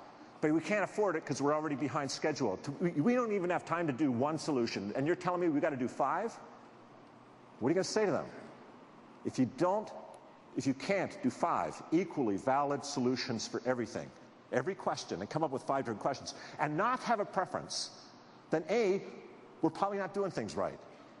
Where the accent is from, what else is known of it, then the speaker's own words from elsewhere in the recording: Canada; I'm Canadian, so I'm allowed to say this.